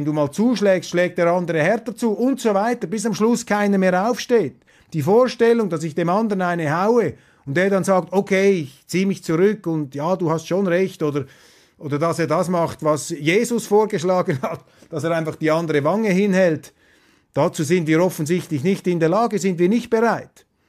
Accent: Switzerland; Und als Schweizer in einem neutralen Land

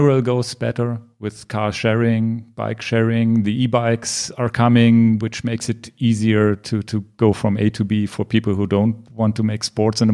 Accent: Hanover, Lower Saxony, Germany; English is a second language; also here in my hometown Hanover

